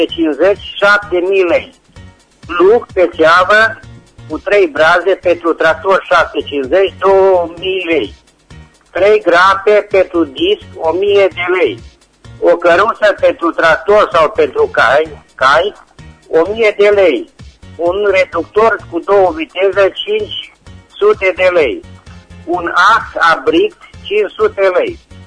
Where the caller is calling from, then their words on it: Răchita, Timiș County, Romania; din Răchita, județul Timiș